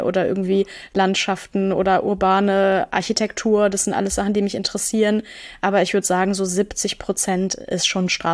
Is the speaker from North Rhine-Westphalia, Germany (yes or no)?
yes; Münster, North Rhine-Westphalia, Germany; ich sitze hier gerade am Sonntagmorgen mit meinem Kaffee am Schreibtisch, tatsächlich in meiner Heimatstadt Münster.